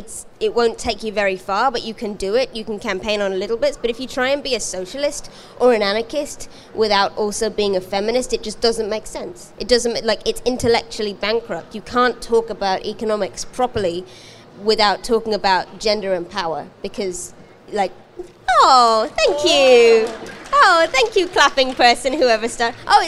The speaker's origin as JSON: {"language": "English", "country": "United Kingdom", "said": "I'm British about these things."}